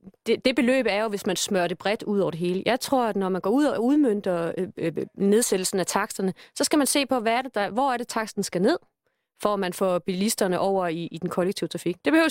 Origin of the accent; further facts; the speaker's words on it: Copenhagen, Capital Region of Denmark, Denmark; jeg står som borgmester i København. Og som københavner, som SF'er, der har kæmpet for det her i 15 år